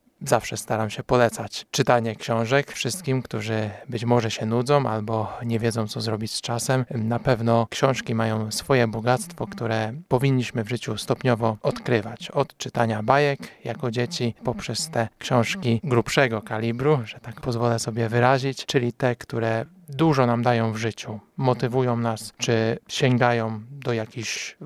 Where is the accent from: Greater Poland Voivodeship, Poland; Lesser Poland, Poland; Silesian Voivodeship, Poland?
Greater Poland Voivodeship, Poland; Kępno; a pochodzę z Kępna